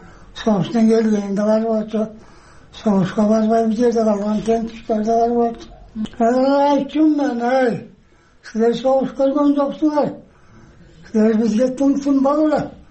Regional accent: Issyk-Kul Region, Kyrgyzstan; Ошо менен 46 жылынан өзүм туулуп өскөн Жетеудер районуна кайра келдим.

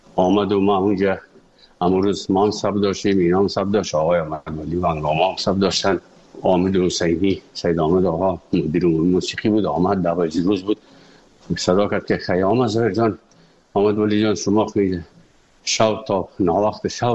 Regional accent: Afghanistan; moved away; also born or lived in Moscow; از افغانستان برآمدیم آمدیم سه مسکو، 4 سال مسکو

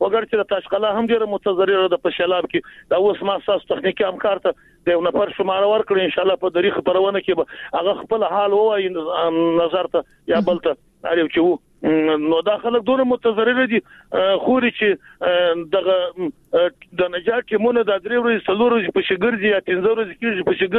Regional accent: Jowzjan, Afghanistan; موږ خو د جوزجان د ولایت یو، دلته هم سیلونه راغلي دي.

